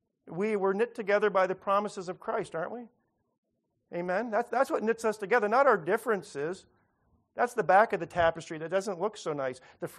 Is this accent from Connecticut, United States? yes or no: no; Los Angeles, California, United States; but growing up in Los Angeles, this was actually in place.